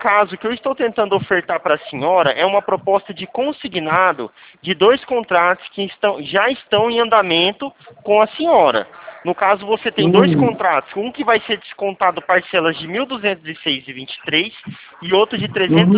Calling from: Presidente Prudente, São Paulo, Brazil; eu falo de Presidente Prudente, São Paulo.

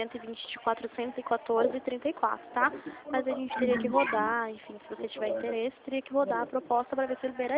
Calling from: Limeira, São Paulo, Brazil; como eu sou aqui do interior de São Paulo, né, eu falo aqui de Limeira, São Paulo, não sei se você conhece, a gente fala aqui do centro de Limeira.

